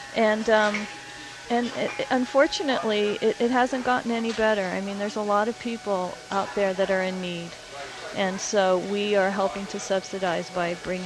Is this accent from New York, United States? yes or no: no; Boston, Massachusetts, United States; also born or lived in Albuquerque; now in Santa Fe, United States; I moved to Santa Fe a year ago from Albuquerque. My family was in Albuquerque. I'm originally from Boston.